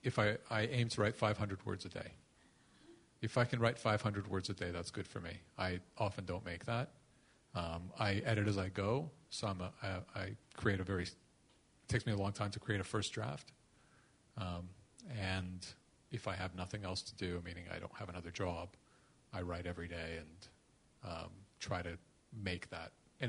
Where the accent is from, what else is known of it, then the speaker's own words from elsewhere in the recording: Canada; If that, I'm Canadian.